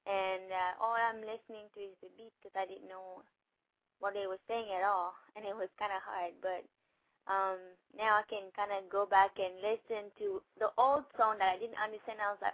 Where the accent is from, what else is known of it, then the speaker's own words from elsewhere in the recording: Gabon; English is a second language; now in United States; I'm from Gabon, West Africa, and I came here 3 years ago, February 2006, and I couldn't hardly speak any English